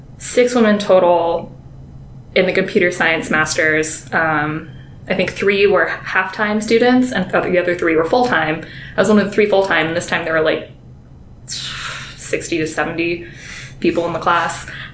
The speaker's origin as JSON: {"language": "English", "town": "Chandler", "region": "Arizona", "country": "United States", "tie": "born or raised there", "said": "I grew up in Arizona, so I grew up in Chandler, which is maybe like an hour and 45 minute drive away from here at the college."}